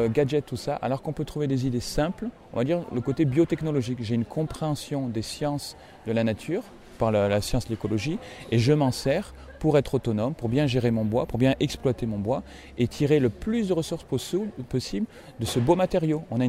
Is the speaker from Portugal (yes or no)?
no; France; born there; je suis né en France, d'origine slave, ancien cuisinier de formation, cuisinier en Australie pendant quelques années